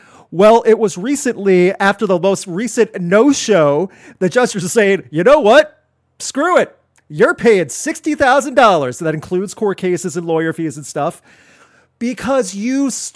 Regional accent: Midwest, United States; I come from the Midwest. I assure you, nothing like that looks like heaven.

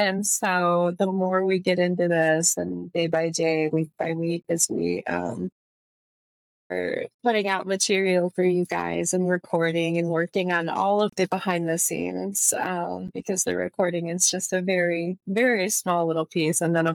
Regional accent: Jackson, Michigan, United States; To the fireworks show in my hometown, shout out Jackson, Michigan, on Wednesday evening.

